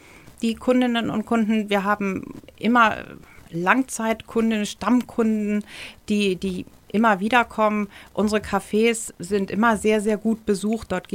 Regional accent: Northern Germany, Germany; Ich bin ein Meeresmensch, ich mag Norddeutsch, ich bin mit Plattdeutsch aufgewachsen in der Familie. Meine Großeltern haben überwiegend Platt gesprochen, von daher, ich verstehe das alles. Ich mag den Norden, es ist meine Heimat

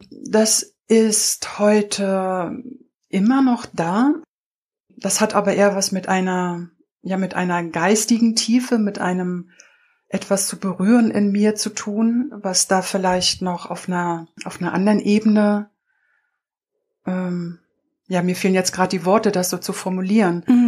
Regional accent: East Germany, Germany; now in Hamburg, Germany; Ich komme ja aus der DDR und dann war nach der Wende eh alles spannend. Ich lebte dann in Hamburg

